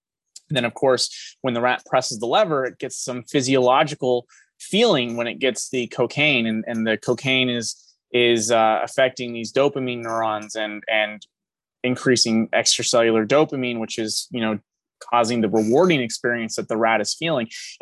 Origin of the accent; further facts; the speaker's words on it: California, United States; I'm from California, so I was visiting some family for a couple of days.